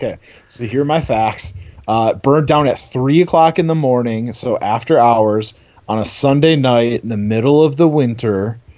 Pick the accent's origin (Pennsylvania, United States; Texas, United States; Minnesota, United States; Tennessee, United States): Minnesota, United States; St. Cloud; My God, just going to school there and growing up in St. Cloud, and sneaking in there underage, and that place was an absolute hellhole.